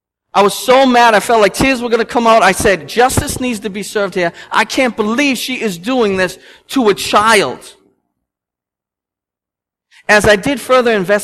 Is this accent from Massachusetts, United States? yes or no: yes; Boston, Massachusetts, United States; We're from Boston. You don't say that and then not lay out.